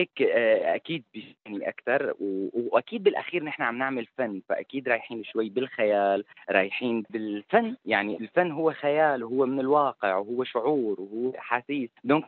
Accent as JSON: {"language": "Arabic", "country": "Syria", "said": "بالأخير نحن ما بدي قلك كسوريين بس كسوريين"}